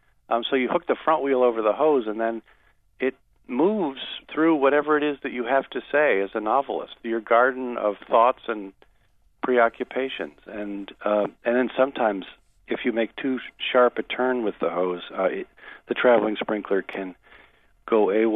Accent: Rochester, New York, United States; Well, a traveling sprinkler is not as much needed in Maine or where I grew up in Rochester, New York, as in other places.

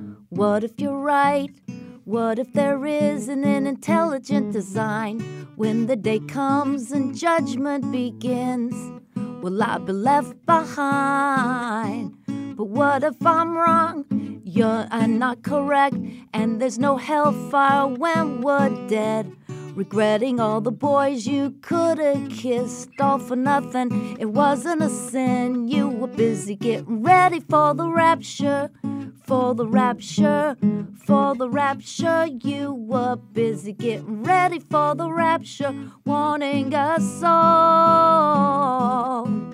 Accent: Colorado, United States; I'm from Colorado.

